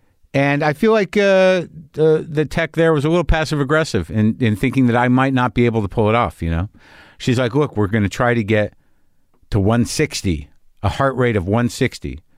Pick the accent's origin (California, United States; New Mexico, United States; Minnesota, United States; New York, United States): New Mexico, United States; And I grew up in New Mexico, and I think I've seen black widows.